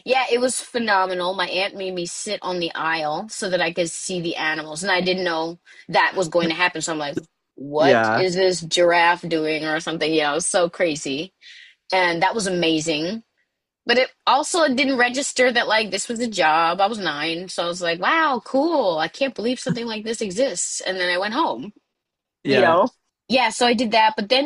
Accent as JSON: {"language": "English", "region": "New York", "country": "United States", "tie": "born or raised there", "also_born_or_lived": "Baltimore, Maryland", "said": "So I grew up in Long Island. I went to Malvern High School, which is literally had like 350 people total, I believe, while I was there."}